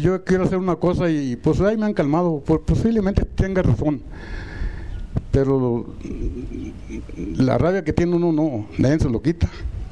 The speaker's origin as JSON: {"language": "Spanish", "town": "Ciudad Juárez", "region": "Chihuahua", "country": "Mexico", "said": "Vengo de Ciudad Juárez, la última loma de Chihuahua, de Ciudad Juárez."}